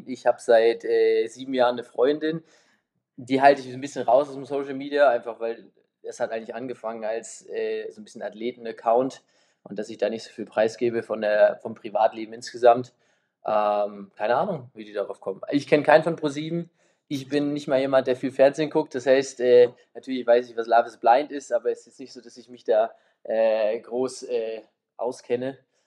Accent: Kiel, Schleswig-Holstein, Germany; moved away as an adult; now in Heidelberg, Germany; 2015 bin ich nach Heidelberg gezogen, also ich komme ursprünglich aus Kiel, bin da groß geworden, bin da zur Schule gegangen, habe da mein Abi gemacht

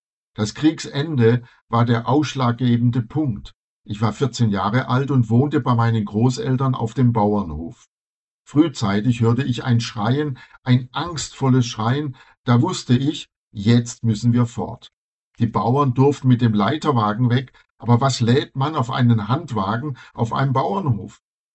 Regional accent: Benešov nad Ploučnicí, Ústí nad Labem Region, Czechia; Wenn wir in Tschechien waren, habe ich mich mitunter von der Gruppe getrennt und bin in meine Heimatstadt Bensen gegangen.

